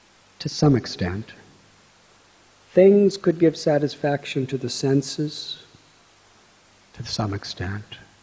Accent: United States; I remember when I was young, as a teenager, growing up in America, I had serious questions.

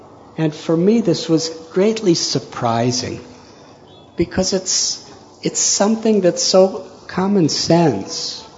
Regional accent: Chicago, Illinois, United States; When I was just a young boy growing up in Chicago area, a particular story that I used to hear really made me think

